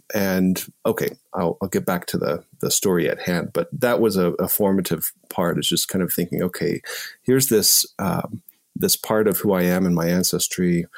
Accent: Texas, United States; I grew up in Texas. As you said, I'm a citizen of the Cherokee Nation, but I primarily grew up away from community.

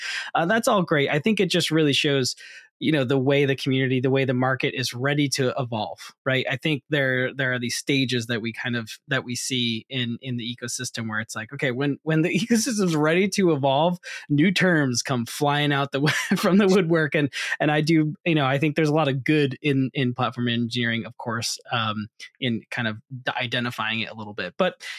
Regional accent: New York, United States; From Boston? I wish. I'm originally from New York.

